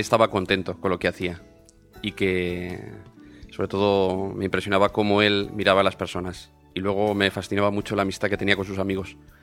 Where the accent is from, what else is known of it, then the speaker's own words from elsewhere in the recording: Daganzo, Community of Madrid, Spain; Yo soy nacido y criado en Daganzo.